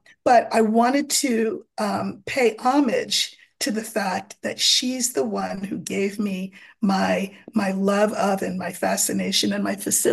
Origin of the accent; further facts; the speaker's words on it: New York City, New York, United States; Well, I was raised in New York City.